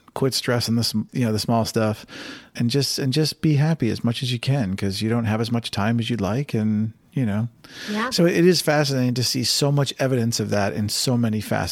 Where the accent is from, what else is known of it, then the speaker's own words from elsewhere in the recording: Cleveland, Ohio, United States; I just named my hometown because like, everyone wants to. Why would you not want to go to Cleveland?